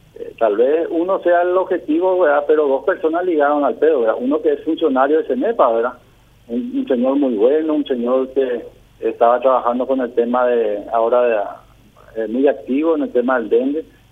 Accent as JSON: {"language": "Spanish", "country": "Paraguay", "said": "somos paraguayos"}